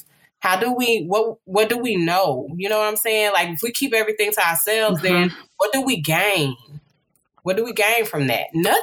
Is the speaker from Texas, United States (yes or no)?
yes; Texas, United States; You know, I'm from the South. I'm from Texas.